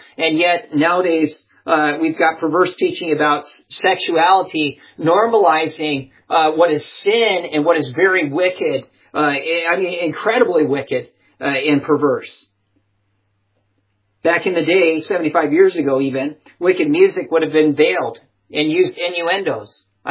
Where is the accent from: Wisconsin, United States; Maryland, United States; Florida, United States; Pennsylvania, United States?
Wisconsin, United States; I grew up in Wisconsin and enjoyed doing that in my youth, looking for these semi-precious stones.